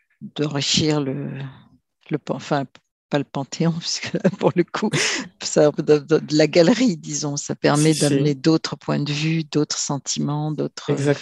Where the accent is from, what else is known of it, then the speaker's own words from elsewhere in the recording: Morocco; je peux en parler librement parce que je viens du Maroc